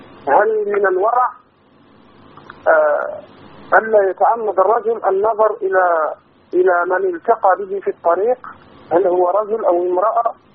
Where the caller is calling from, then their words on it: Adrar Province, Algeria; من ولاية أدراس